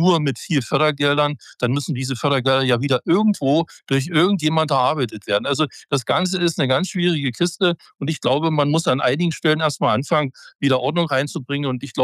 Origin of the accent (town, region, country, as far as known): East Germany, Germany; born or raised there